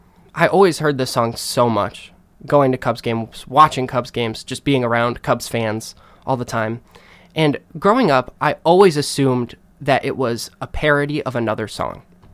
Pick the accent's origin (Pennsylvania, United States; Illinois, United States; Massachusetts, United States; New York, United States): Illinois, United States; I'm from Illinois. I'm from the Chi, I guess. Not really. I'm from like the suburbs.